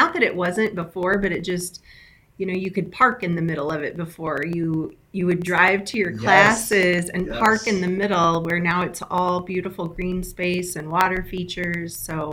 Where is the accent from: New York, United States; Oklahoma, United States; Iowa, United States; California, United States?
Iowa, United States; Lawton; I'm from Lawton, Iowa, and I graduated from Morningside in 99.